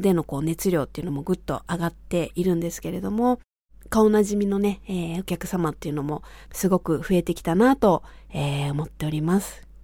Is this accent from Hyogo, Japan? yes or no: yes; Kobe, Hyogo, Japan; そして私のふるさとでもある神戸という、そういうね、関西で